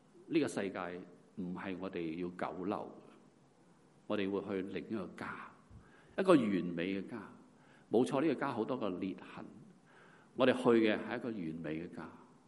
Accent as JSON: {"language": "Cantonese", "country": "China", "said": "我哋中国人好欢迎添，系嘛？"}